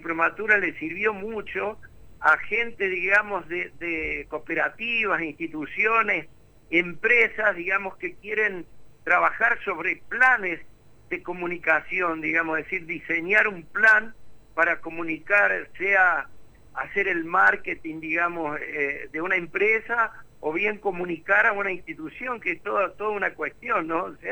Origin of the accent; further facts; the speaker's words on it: Las Amintas, Santa Fe, Argentina; now in Córdoba, Argentina; porque yo me vine del norte de Santa Fe, de un paraje que se llama Las Amintas, de una chacra, ahí donde todavía queda mi hermano más chico.